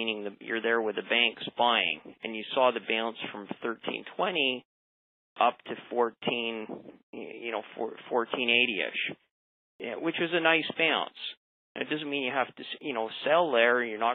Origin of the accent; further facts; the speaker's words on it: Canada; I'm a Canadian